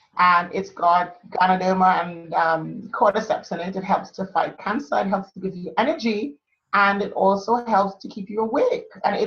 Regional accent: Trinidad & Tobago; now in United Kingdom; I think for me, it was growing up in Trinidad. Obviously, you talked about me growing up poor.

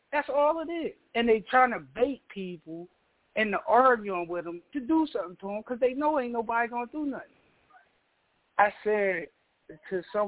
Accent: Queens, New York, United States; now in Delaware, United States; I'm from Queens.

